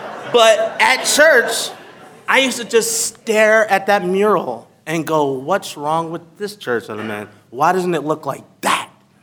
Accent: Jersey City, New Jersey, United States; I was born and raised in Jersey City, and I grew up in what people would consider the hood, okay? And I grew up in a predominantly black neighborhood, and I grew up in a predominantly black church.

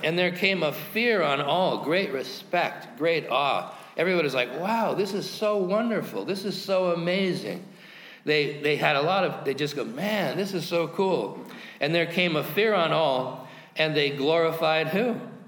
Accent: Montana, United States; Because I'm from Montana, and that sounds cooler, doesn't it, in New Jersey? But that's how I identify myself. … I'm from Montana.

